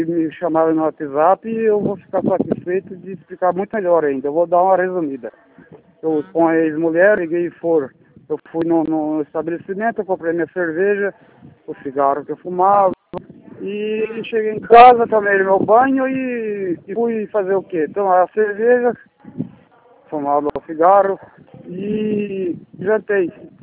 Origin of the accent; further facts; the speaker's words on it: São Bernardo do Campo, São Paulo, Brazil; born there; now in Cândido Mota, Brazil; Olha, eu nasci em São Bernardo do Campo e fui naturalizado aqui, né, com essa terra. Cândido Mota, interior de São Paulo.